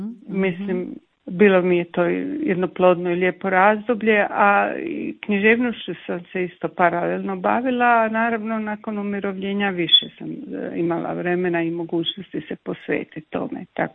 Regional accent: Dalmatia, Croatia; also born or lived in Zagreb; now in Slavonski Brod, Croatia; moj zavičaj Dalmacija, a rođena sam u Zagrebu, eto, ima puno raznih, ali u Brodu jako dugo živim i postao mi je evo drag grad.

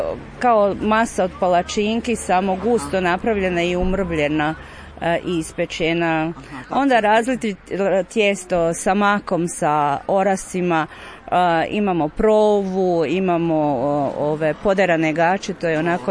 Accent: Podgorač, Osijek-Baranja County, Croatia; ono što se u tom periodu godine moglo zadržati u trapovima kod nas u Podgoraču, u podrumima i u špajzima.

